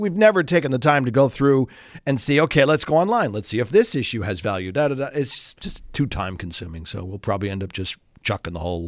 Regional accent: New York, United States; So, you know, I grew up in New York. So the Ranger games, of course, would be on TV.

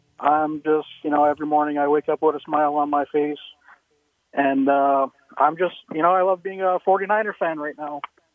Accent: Fremont, California, United States; I'm from Fremont, California, born and raised in the Bay Area, diehard 49er fan.

